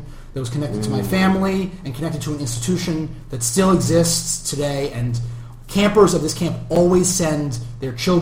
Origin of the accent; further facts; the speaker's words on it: New York, United States; growing up in New York, I got a New York culture.